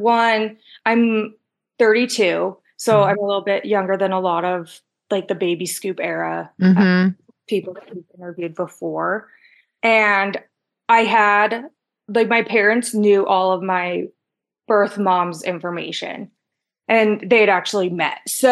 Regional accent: Calgary, Alberta, Canada; born there; I was adopted. I was born at the end of 91. I'm like right in between Christmas and New Year's. I was born in Calgary and adopted in Calgary.

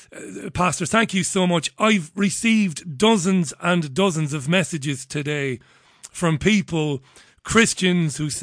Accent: Waterford, Munster, Ireland; now in United Kingdom; I'm speaking to you now from the northwest of the UK, but I'm an Irishman, Pastor. I'm from Waterford City in Ireland.

